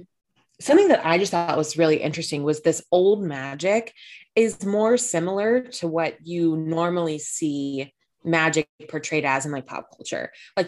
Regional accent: the South, United States; As a Southerner, I am not surprised.

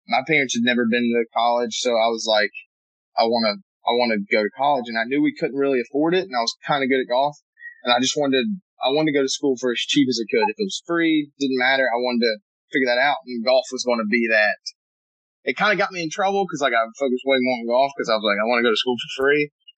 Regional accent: Gastonia, North Carolina, United States; And that's kind of how the same community I grew up in Gastonia.

